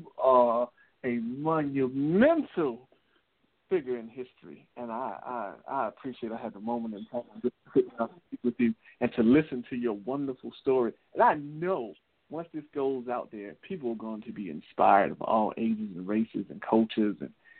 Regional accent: Atlanta, Georgia, United States; Actually, I'm in Augusta, Georgia right now, but I'm from Atlanta.

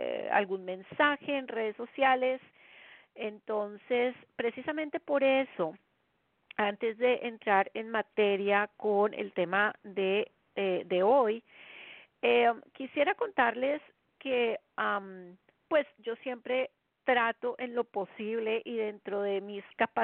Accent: Colombia; now in United States; son las 9 de la noche en punto en la zona este de los Estados Unidos, desde donde siempre transmito mi programa. Son las 8 de la noche en mi país natal, Colombia

